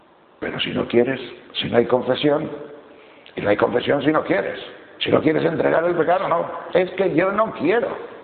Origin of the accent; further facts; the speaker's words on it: Castile and León, Spain; lo mismo que por mi pueblo de León, que hay mucho saúco, ya están floridos, florecidos